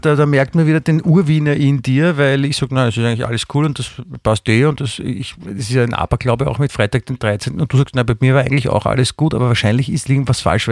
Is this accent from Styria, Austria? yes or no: no; Vienna, Austria; ich bin in Wien aufgewachsen und da ist man dann natürlich auch katholisch.